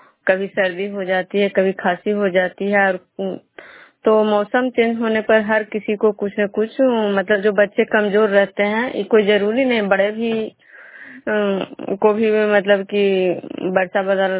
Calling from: Vishnupur, Bihar, India

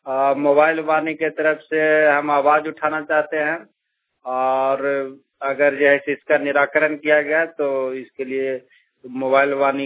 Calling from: Sardam, Jharkhand, India; सरदम गांव से बोल रहे हैं, चतरा जिला का निवासी हूं।

